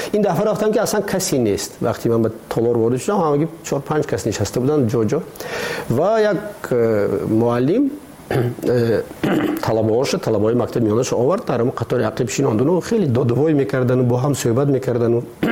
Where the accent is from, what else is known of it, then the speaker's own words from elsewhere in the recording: Tajikistan; ما تاجیک هستیم. همین است وطنی ما